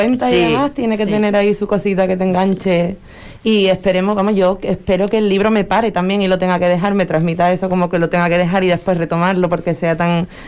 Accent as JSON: {"language": "Spanish", "town": "Huelva", "region": "Andalusia", "country": "Spain", "said": "Yo también soy andaluza, sí. … de Huelva. De Huelva, choquera."}